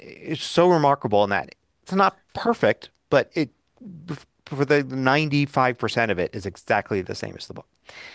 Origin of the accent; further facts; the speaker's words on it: Philadelphia, Pennsylvania, United States; I do remember, since I grew up in Philadelphia, 1976 was a big year